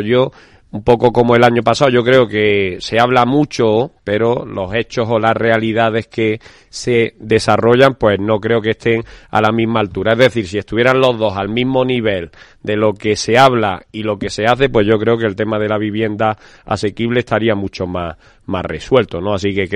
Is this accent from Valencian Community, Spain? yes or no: no; Málaga, Andalusia, Spain; now in Madrid, Spain; De lujo, porque lo empecé en mi tierra, en Málaga, así que como te puedes